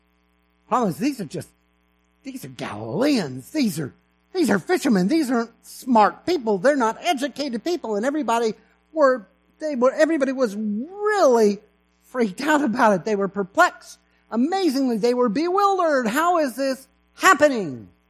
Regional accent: California, United States; first language English; also born or lived in Texas; My mother tongue is, well, it is English, but it's Cala, Texas. I was raised in a Texan family, spent the first 7 years of my life in California. It's one of the reasons people have a hard time pinning down my accent sometimes.

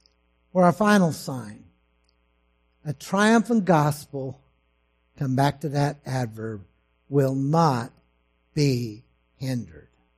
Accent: Texas, United States; so he went to my home state of Texas, out to West Texas

